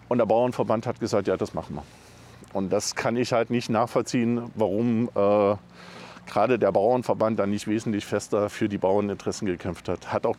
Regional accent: Erfurt, Thuringia, Germany; Also, geboren bin ich in Erfurt, bin auch dort aufgewachsen, bin auch dort zur Uni gegangen, zur Schule gegangen.

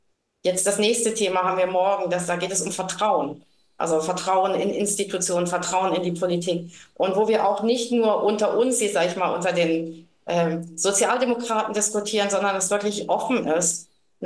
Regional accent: Germany; es ist sehr bewegend und auch, aber auch problematisch, eben als Deutscher zum Teil in diese Märtyrerdörfer zu gehen.

